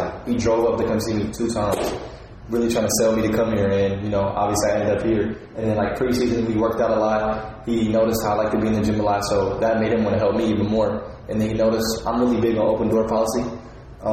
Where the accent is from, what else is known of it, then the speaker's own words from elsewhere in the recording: Evansville, Indiana, United States; they can't wait to see when we play in my hometown against University of Evansville, when we play USI